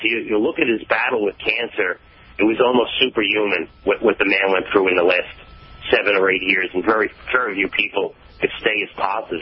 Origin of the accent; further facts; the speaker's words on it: Brooklyn, New York, United States; Well, the first memory I have was, when I grew up in Brooklyn, New York, and in 1978, I remember turning on Picture Tube television on PBS